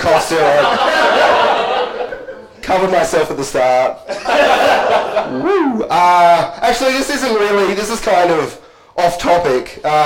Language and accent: English; Adelaide, South Australia, Australia; I was in Adelaide, right? And I was in a cafe. You know, Adelaide, where I feel like a rock star. It's awesome. It's my hometown.